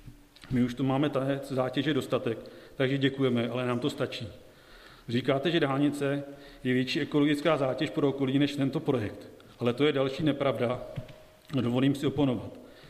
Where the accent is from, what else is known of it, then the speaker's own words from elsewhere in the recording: Chlebov, South Bohemian Region, Czechia; já jsem z Chlebova. Zastupitel a občaní města Soběslavy.